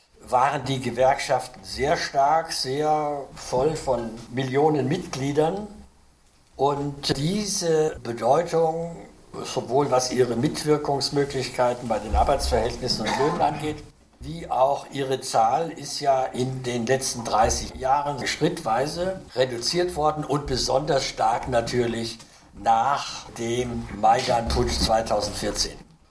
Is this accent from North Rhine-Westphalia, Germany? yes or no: yes; Cologne, North Rhine-Westphalia, Germany; Ich als Kölner würde sagen, ich weiß es nicht.